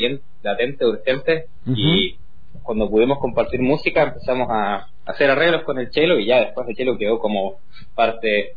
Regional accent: Chile; moved away as an adult; now in Argentina; Sí, soy de Chile, estoy acá viviendo desde el 2020. Me vine para acá a estudiar y justo me agarró la pandemia.

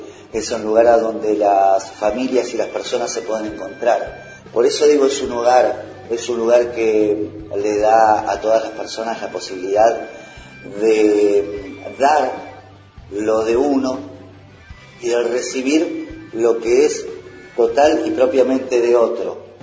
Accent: General Roca, Río Negro, Argentina; soy músico de Fiske Menuco, soy docente de música.

